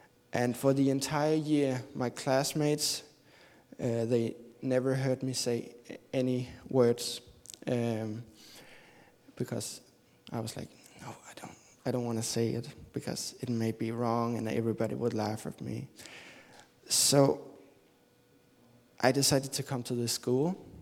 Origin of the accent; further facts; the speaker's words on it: Denmark; I'm from Denmark, and I'm 20 years old.